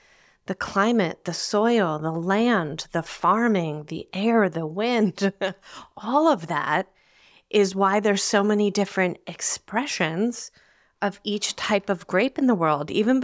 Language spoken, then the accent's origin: English; Red Bank, New Jersey, United States; born there; what if these grapes were literally picked the day that I was born in the Riverview Hospital in Red Bank, New Jersey?